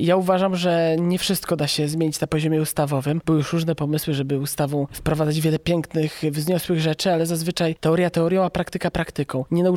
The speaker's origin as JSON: {"language": "Polish", "town": "Warsaw", "region": "Masovian Voivodeship", "country": "Poland", "tie": "born or raised there", "said": "wychowałem się w Warszawie"}